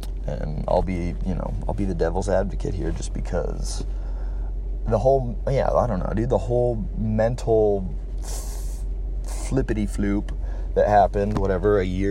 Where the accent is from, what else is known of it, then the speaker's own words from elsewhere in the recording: Chino, California, United States; I'm not from Santa Cruz, I'm from Chino.